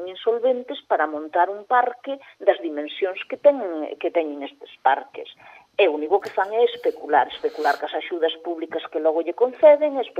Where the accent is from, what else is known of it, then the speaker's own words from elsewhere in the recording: Galicia, Spain; o que non podemos seguir sendo os galegos